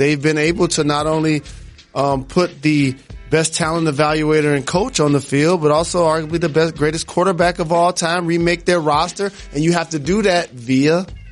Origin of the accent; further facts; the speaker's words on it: Detroit, Michigan, United States; Lou's Deli growing up in Detroit, a Reuben needs to be higher.